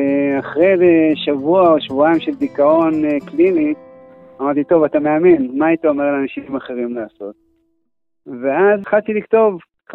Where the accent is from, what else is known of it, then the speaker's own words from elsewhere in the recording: Jerusalem, Jerusalem District, Israel; אני במקור ירושלמי, אני מכיר את ירושלים.